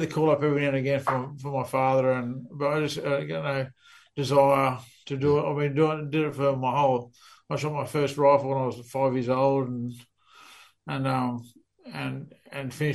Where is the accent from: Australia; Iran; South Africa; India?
Australia; Townsville, Queensland; born there; also born or lived in Wagga / Darwin / Brisbane / Gold Coast; Yeah, so I grew up, I was born in Townsville.